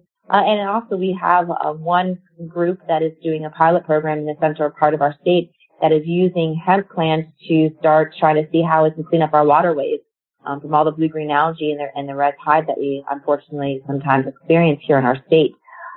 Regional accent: Miami, Florida, United States; I'm somebody born and raised in Miami, went through Hurricane Andrew.

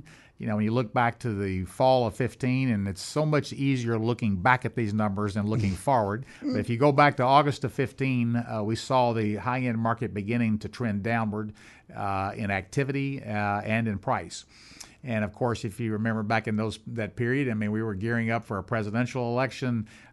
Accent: Tennessee, United States; born or raised there

